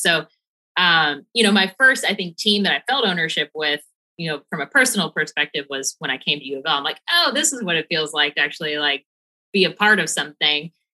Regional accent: Kentucky, United States; I grew up actually outside of Cincinnati in Northern Kentucky. So a suburb of Cincinnati.

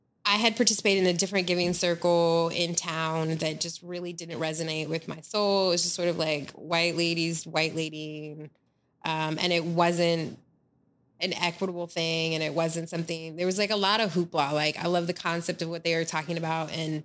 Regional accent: Portland, Oregon, United States; because I grew up in Portland. And there's that, like being a long time forever resident. I have left and come back.

